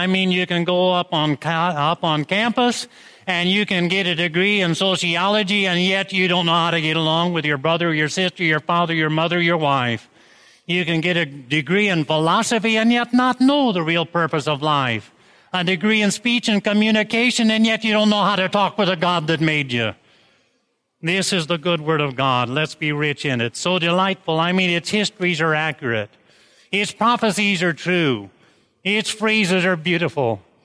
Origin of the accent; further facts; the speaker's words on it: Iowa, United States; I grew up in Northeast Iowa in a small farming community, and in those days there was a farmstead about every quarter or half a mile.